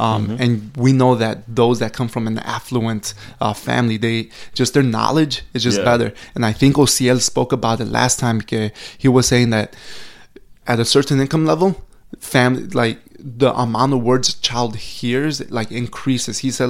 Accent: Chicago, Illinois, United States; also born or lived in Mexico; I grew up in Chicago. Like my childhood is in Chicago. I was raised here from 2 to about, I want to say, 12, 13 years old.

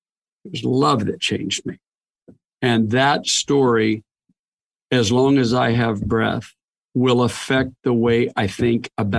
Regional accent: Portland, Oregon, United States; I grew up in Portland, Oregon.

